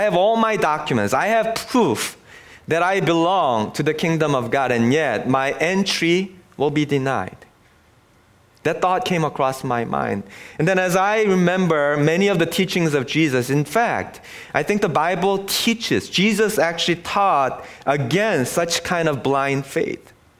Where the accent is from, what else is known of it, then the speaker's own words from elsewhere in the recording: South Korea; now in Canada; I'm Canadian, and I actually hold dual citizenship. So whenever I go back, I've been using my other passport, Korean passport, and I just assumed that, you know, I'm going back to my home country.